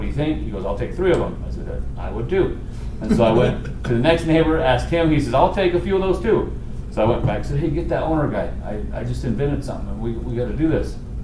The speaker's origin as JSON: {"language": "English", "town": "Tooele", "region": "Utah", "country": "United States", "tie": "born or raised there", "said": "I ran out to Quality Dodge out in Tooele, my hometown, and I promised them I'd be the number one sales guy in the first 30 days"}